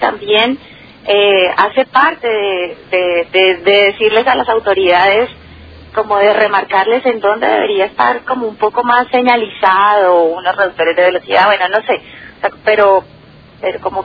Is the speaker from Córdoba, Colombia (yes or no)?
no; Bogotá, Colombia; now in Posadas, Argentina; Yo soy colombiana. Soy de Bogotá y vine a estudiar, vivo hace algunos años acá en Posadas.